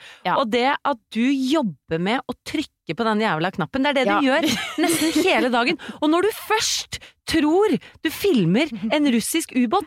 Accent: Oslo, Norway; Jeg har vokst opp på Bygdøy

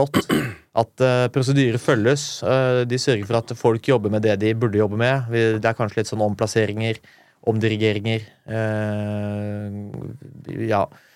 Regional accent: Oslo, Norway; Ja, jeg sier bud, for jeg er fra Oslo.

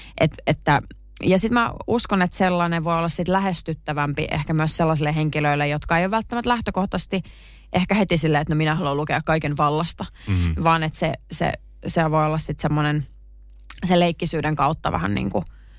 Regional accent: Vantaa, Uusimaa, Finland; mä oon niinku Vantaalta kotoisin ja siellä sitten yläasteella kun olin

